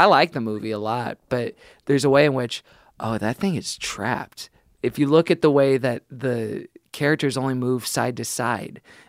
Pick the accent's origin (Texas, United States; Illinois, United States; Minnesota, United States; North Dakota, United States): Texas, United States; Kingwood; they shot it in my literal hometown, the suburbs of Kingwood, Texas.